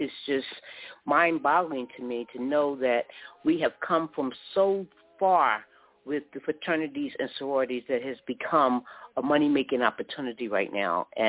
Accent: Durham, North Carolina, United States; also born or lived in Pennsylvania; I am from Durham, North Carolina, by way of Pennsylvania

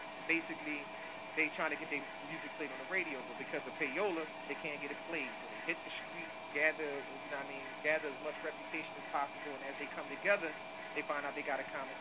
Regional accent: Philadelphia, Pennsylvania, United States; I've been in North Philly, and I've been in South Philly. Got love for South Philly. I grew up down there, grew up in North, up Ninth and Lehigh. I mean, I've been everywhere in Philly, so I'm Philly, man.

